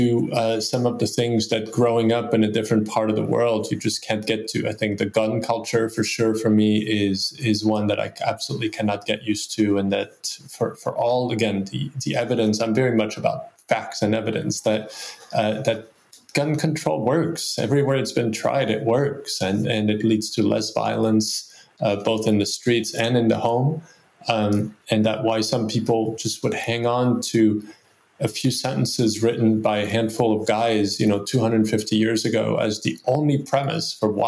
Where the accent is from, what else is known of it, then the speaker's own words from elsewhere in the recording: France; now in United States; It's actually, even though I was born and raised in France, my mother her mother was a longtime American, but hardly spent any of her life living in the U.S.